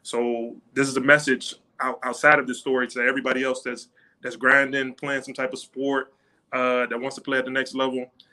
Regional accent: Miami, Florida, United States; I'm originally from Miami, Florida, in Overtown, raised by a single parent.

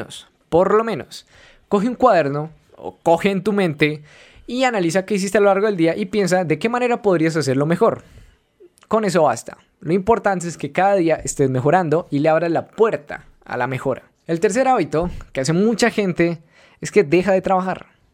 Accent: Colombia; No sé por qué digo güey si soy colombiano, parce.

